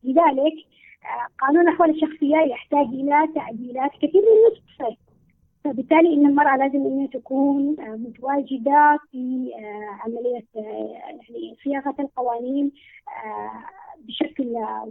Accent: Yemen; وخاصه احنا كمجتمع يمني له يعني ظروفه الخاصه وطبيعته الخاصه.

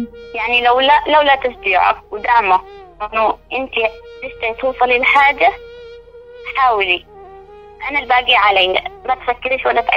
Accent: Yemen; ممكن أقول إنني أنا كطالبة يمنية مثلت بلادي على أحسن ما يمكن

